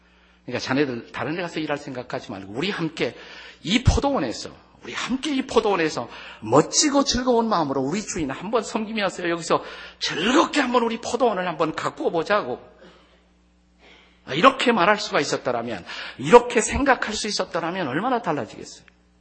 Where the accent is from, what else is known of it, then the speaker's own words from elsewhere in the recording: South Korea; 제가 한국에서 온 유학생이라고 그러니까 참 반갑다고 그러면서